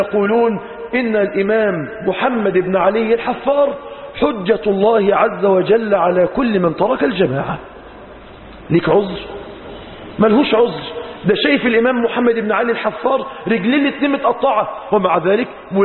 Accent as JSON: {"language": "Arabic", "country": "Egypt", "said": "احنا عندنا في مصر هنا احنا طبعا اللي اتجوز مع رخصة 7 أيام انه ما يخرجش من البيت اصلا."}